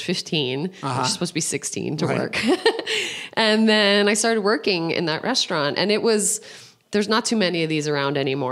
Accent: Jersey City, New Jersey, United States; born there; But I was born in Jersey City, so I'm 100%. I can only say that I'm lucky that I don't have the accent.

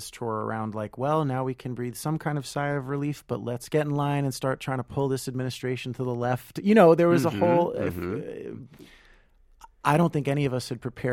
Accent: New York City, New York, United States; I'm a New Yorker. I've lived here my whole life.

